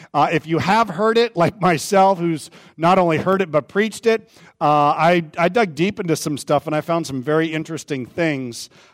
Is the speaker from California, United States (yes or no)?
yes; Vacaville, California, United States; I grew up in Vacaville, California. That's about 7.5 hours north of here. And Vacaville is this quaint little sleepy bedroom town, and it's surrounded by a lot of mountains.